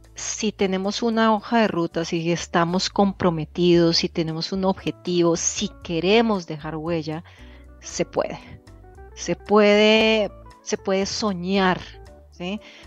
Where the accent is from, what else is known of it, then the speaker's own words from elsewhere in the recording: Colombia; que nos sintamos orgullosos como colombianos